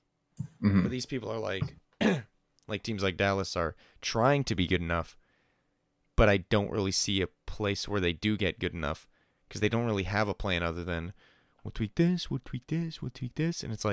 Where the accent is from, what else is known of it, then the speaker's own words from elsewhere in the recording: Canada; Toronto Raptors, by the way, because we're Canadian.